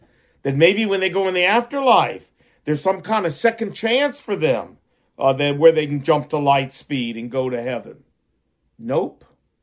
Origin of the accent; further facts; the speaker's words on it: Virginia, United States; But look at my kids. We're here from Virginia.